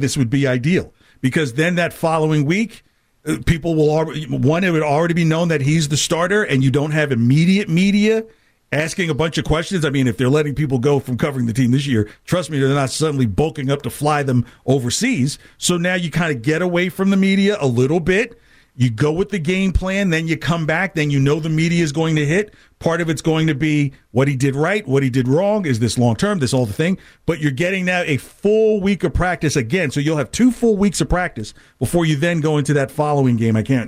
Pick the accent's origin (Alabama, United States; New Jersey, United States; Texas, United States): New Jersey, United States; now in Boston, United States; There is no town, I'm from New Jersey.